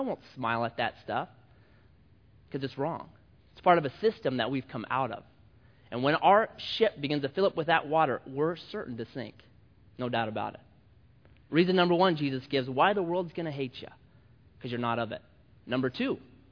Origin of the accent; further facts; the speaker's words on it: United States; I'm an American, so I was linked with it all.